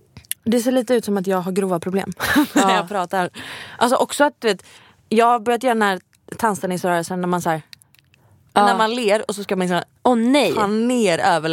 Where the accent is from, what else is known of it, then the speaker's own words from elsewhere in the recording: Gothenburg, Västra Götaland County, Sweden; jag var hemma i Göteborg över helgen